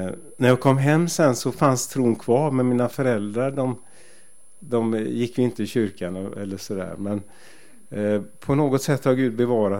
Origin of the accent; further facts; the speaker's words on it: Gothenburg, Västra Götaland County, Sweden; för mig som är född och uppvuxen i Göteborg